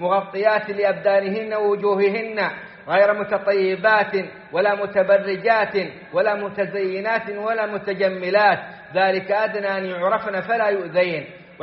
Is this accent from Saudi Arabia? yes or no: yes; Saudi Arabia; في بلادنا السعودية